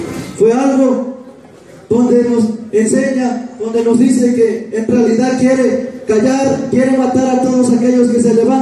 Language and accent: Spanish; Mexico; como ciudadanos mexicanos de México.